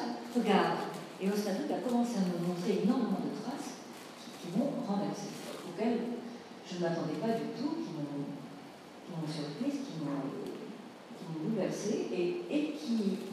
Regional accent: Osnabrück, Lower Saxony, Germany; quand j'étais petite, à Osnabrück on a signé en même temps qu'à Münster le traité de Westphalie

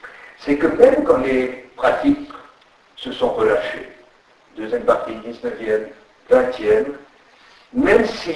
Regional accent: Strasbourg, Grand Est, France; Je viens de là, je viens de Strasbourg.

